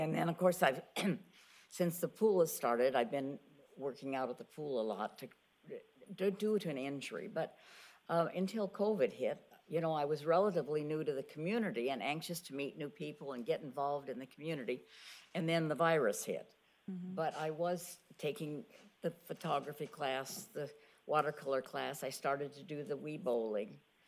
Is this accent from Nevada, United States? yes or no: no; Hermiston, Oregon, United States; also born or lived in Portland; I was born in Portland, raised in Hermiston in eastern Oregon, exposed to the radiation and so forth and so on.